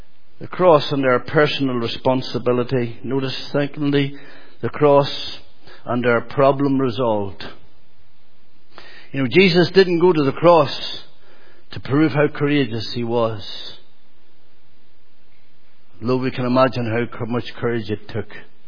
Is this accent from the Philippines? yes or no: no; Monaghan, Ulster, Ireland; way down in Monaghan, my hometown, just outside it, it was still in the Faith Mission.